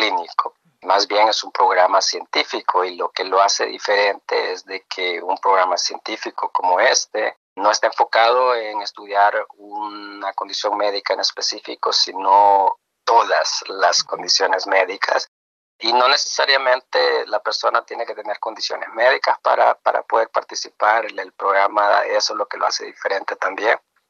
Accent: El Salvador; soy salvadoreño.

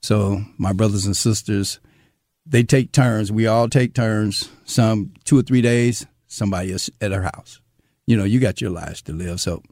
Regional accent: St. Louis, Missouri, United States; Well, I grew up in North St. Louis, over by Beaumont High School, Van Deventer, Natural Bridge, in that area.

